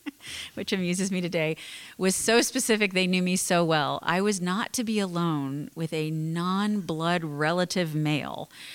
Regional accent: Florida, United States; now in Nashville, United States; I grew up in South Florida.

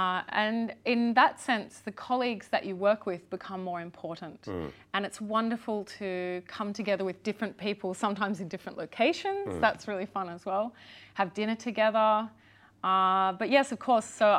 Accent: Australia; being an Australian. Sometimes people have a hard time picking where I'm from.

